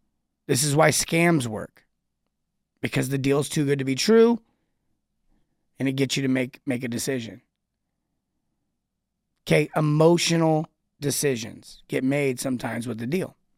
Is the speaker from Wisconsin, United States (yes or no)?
no; California, United States; I grew up in Southern California at Disneyland, the original.